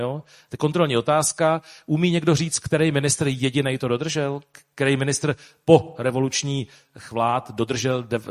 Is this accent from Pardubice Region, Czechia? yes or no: yes; Chrudim, Pardubice Region, Czechia; Ačkoliv jsem z Chrudimě